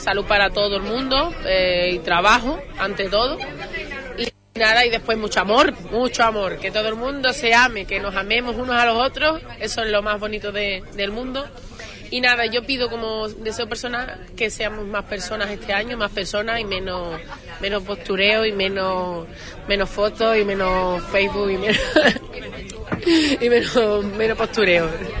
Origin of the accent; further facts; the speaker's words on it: Huelva, Andalusia, Spain; Yo es que nací aquí, vivo aquí, de aquí, y aquí me moriré. Porque soy así, soy de Huelva y además lo digo, no creo que no voy a salir mucho de aquí.